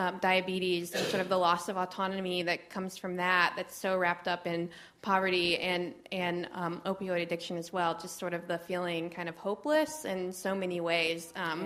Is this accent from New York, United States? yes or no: no; Bristol, Tennessee, United States; now in Roanoke, United States; I'm from Bristol, Tennessee, which is just down the interstate.